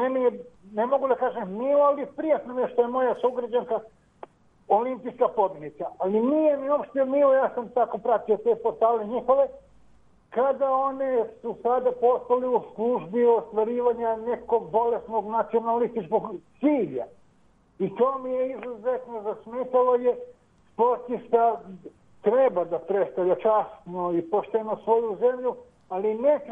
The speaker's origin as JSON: {"language": "Serbian", "town": "Peja", "country": "Kosovo", "moved": "yes", "lives_now": "Serbia", "said": "Ja sam sa Kosova, 99. godine sam došao na teritoriju centralne Srbije i iz mog grada iz Peći su tri olimpijske pobednice."}